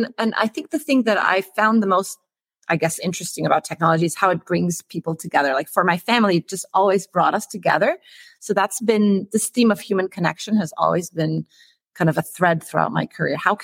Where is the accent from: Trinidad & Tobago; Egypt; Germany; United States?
Egypt; I'm originally from Egypt.